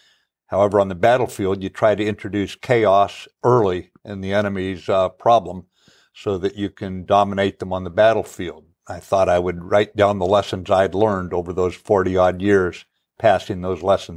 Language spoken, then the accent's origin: English; Pacific Northwest, United States; And I thoroughly enjoyed growing up in the Pacific Northwest with all it had to offer, yes.